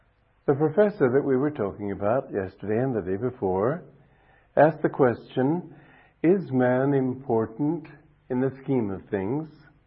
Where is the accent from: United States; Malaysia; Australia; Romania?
Romania; English is a second language; I grew up mainly, I was born in Romania, which is a humble country.